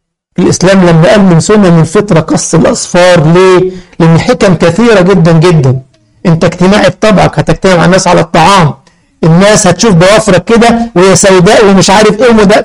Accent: Egypt; now in Germany; والناس يحطوا عندنا في مصر حاجه اسمها البلح الزغلول

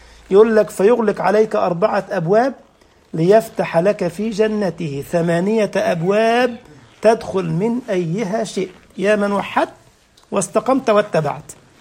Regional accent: Egypt; ده انت زول يا عم الحاج، يعني مصري زينا

